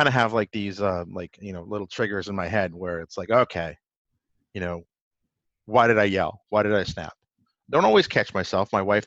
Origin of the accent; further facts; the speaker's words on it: New York City, New York, United States; I grew up in New York City and you know, not a bad area, not the best area